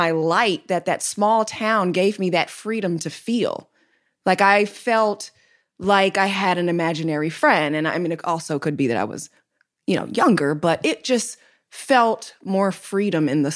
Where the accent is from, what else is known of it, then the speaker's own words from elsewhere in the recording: Chicago, Illinois, United States; also born or lived in DC, Maryland, and Virginia; yes, I was born in Chicago. Then I relocated to what we like to call the DMV, DC, Maryland, and Virginia, until I was 12.